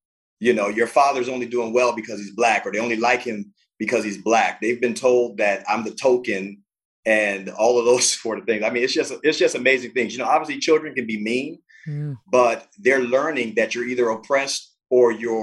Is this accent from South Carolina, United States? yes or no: no; Miami, Florida, United States; born there; So, you know, I'm biracial. Born in Miami, Florida. I moved around quite a bit because I was born to a teenage mom.